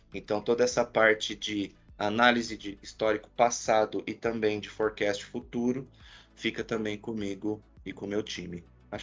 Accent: Santo André, São Paulo, Brazil; Eu sou de Santo André, né? Eu sou do ABC Paulista.

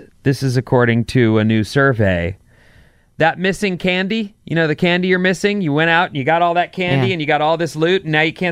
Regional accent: Irvine, California, United States; because I grew up in Irvine, which is... all tract homes.

